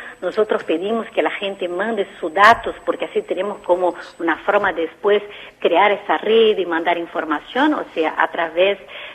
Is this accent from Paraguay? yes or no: no; Brazil; Spanish is a second language; now in Argentina; yo digo esto como una brasileña orgullosa de haber sido recibida por este país hace casi 20 años